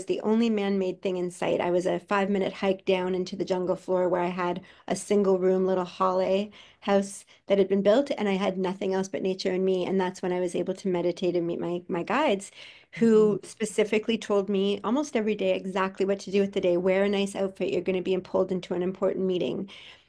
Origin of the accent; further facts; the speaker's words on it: Toronto, Ontario, Canada; I lived in Toronto at the time. I'm from Canada, 3 million people in this city.